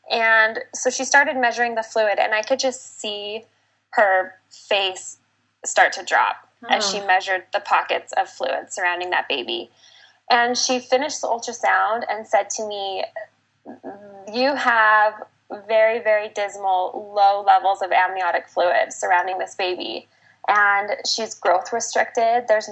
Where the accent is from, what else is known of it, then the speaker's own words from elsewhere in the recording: Salt Lake City, Utah, United States; I grew up in Salt Lake City, Utah.